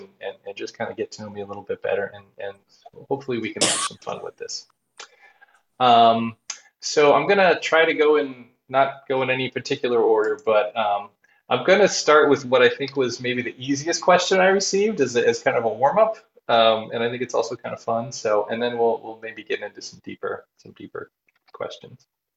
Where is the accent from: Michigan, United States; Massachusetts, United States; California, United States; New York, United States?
Massachusetts, United States; Boston; I'm from Boston, which tends to have a very traditionalist root.